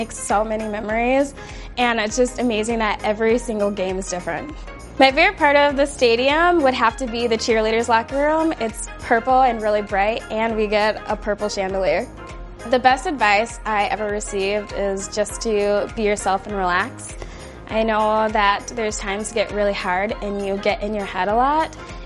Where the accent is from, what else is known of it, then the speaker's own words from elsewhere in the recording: Mesa, Arizona, United States; from Mesa, Arizona, and this is my second year on the team.